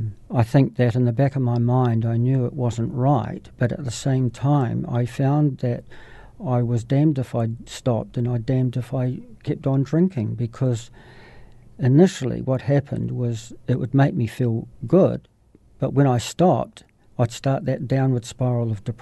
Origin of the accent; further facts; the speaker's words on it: Christchurch, Canterbury, New Zealand; I grew up in Christchurch. I'm a Cantabrian through and through. I'm the youngest son of my family. I have one sister and three other brothers. I was born in 1954